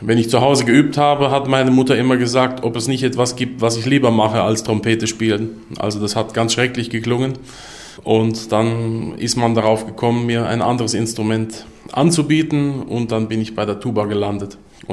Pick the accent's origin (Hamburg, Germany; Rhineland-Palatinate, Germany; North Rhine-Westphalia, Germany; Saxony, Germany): Rhineland-Palatinate, Germany; Osthofen; ich bin aufgewachsen in Osthofen, das liegt bei Worms oder Großraum Mannheim. Bin da in die Schule gegangen